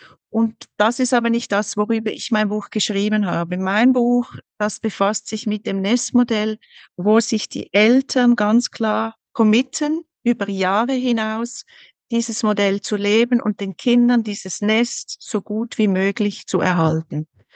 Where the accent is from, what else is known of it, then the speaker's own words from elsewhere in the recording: Switzerland; Ich komme aus der Schweiz, wie man unschwer erhören kann.